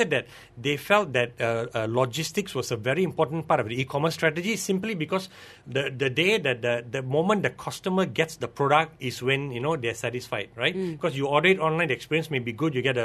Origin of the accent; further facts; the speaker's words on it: Malaysia; the first question we as Malaysian ask, so what's the bond like?